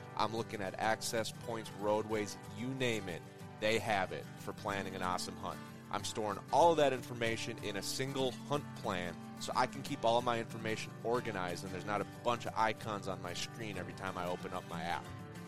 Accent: Minnesota, United States; I grew up in Minnesota. So both Northwoods, I'm guessing, you know, Whitetail Deer Camp was the big family event.

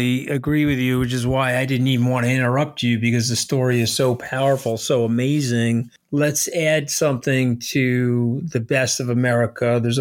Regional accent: New York, United States; And so that's why I'm a New Yorker and a Long Islander.

